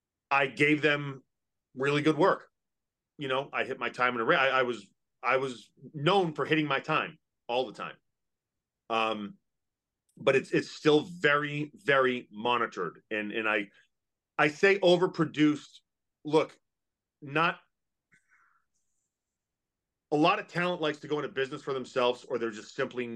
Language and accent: English; Massachusetts, United States; now in Kentucky, United States; I grew up in Massachusetts. Yeah, I live in Kentucky now, but grew up there